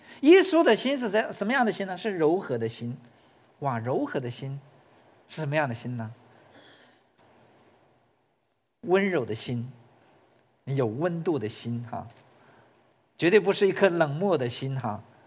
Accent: Northeast China, China; born there; 因为我出生在东北，中国的东北哈

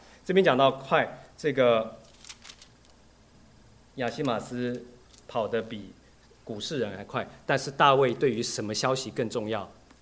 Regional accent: China; 在我们中国人的辈分也有发生过这种事情吗？我有一个侄儿是比我还大的，在老家是有这个状况

